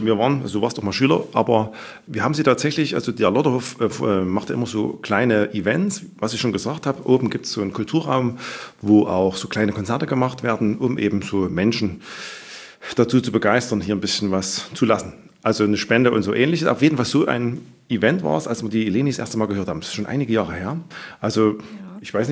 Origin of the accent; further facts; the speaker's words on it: Geyer, Saxony, Germany; Ich bin quasi ein Beute-Bernsbacher, wenn man das so nennt. Ich stamme aus Geyer, ja, tatsächlich. Das ist meine Heimatstadt.